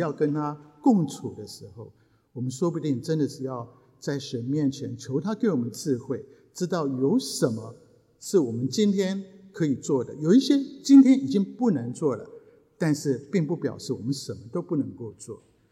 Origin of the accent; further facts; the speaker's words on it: Japan; also born or lived in Taiwan; 因为我小时候在日本长大